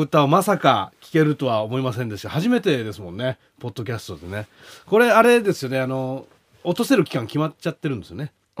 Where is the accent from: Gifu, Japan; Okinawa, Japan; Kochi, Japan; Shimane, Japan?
Gifu, Japan; accent: Gifu dialect; なんか久しぶりに俺も岐阜弁出そうになるから